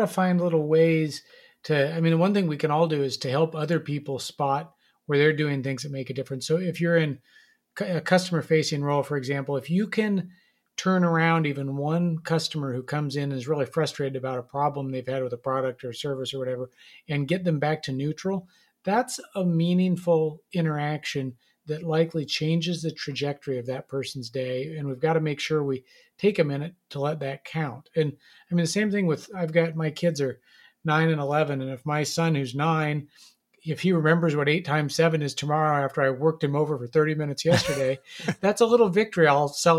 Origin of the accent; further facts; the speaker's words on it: Nebraska, United States; Don grew up on a farm, I grew up in Nebraska